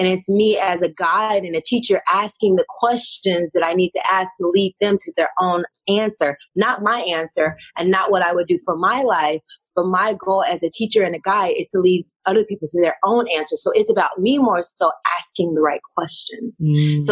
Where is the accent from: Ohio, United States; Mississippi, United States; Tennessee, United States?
Tennessee, United States; Growing up in Tennessee, it was just black and white.